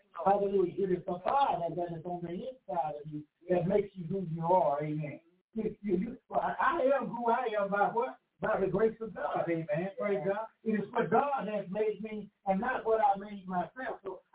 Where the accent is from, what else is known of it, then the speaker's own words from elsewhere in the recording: Alabama, United States; all those different kinds of seeds that I'm used to from Alabama.